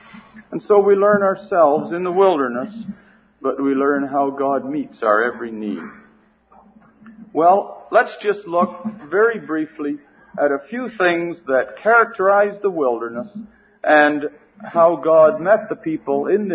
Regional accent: Canada; just because I'm a Canadian. It's just as bad up where I live.

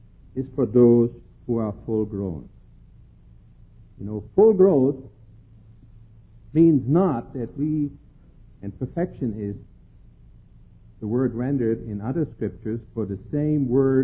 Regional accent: Germany; growing up in Germany, we sat different.

